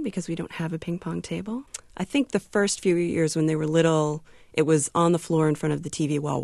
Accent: Durham, North Carolina, United States; I'm from Durham, North Carolina

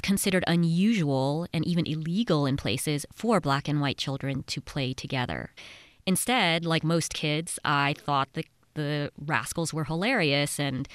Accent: Los Angeles, California, United States; So I grew up in Los Angeles. And, you know, my parents were Korean immigrants.

